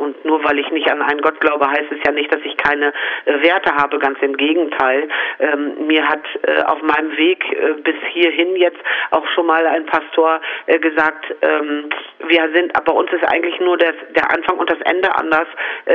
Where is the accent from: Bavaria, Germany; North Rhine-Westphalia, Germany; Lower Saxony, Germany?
Lower Saxony, Germany; Bramsche; ich komme ja aus Bramsche im Landkreis Osnabrück